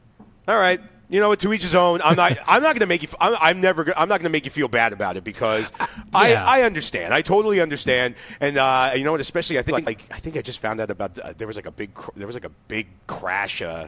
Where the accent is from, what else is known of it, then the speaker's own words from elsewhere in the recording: New York, United States; that's where I'm just like, yeah, thanks New York. Thank you. that's my love-hate relationship with my hometown.